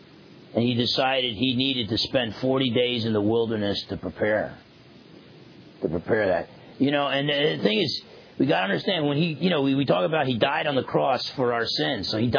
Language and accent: English; New Jersey, United States; growing up in New Jersey, that used to happen all the time.